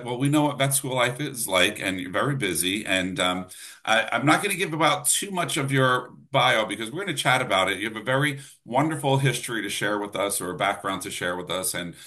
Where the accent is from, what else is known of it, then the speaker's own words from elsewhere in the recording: New Jersey, United States; I'm from Jersey